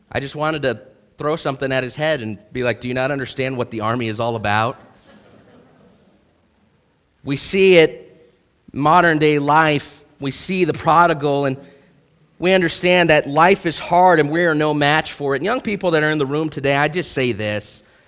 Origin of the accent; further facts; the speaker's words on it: United States; I am so thankful, maybe more than others at times, of my freedom as an American.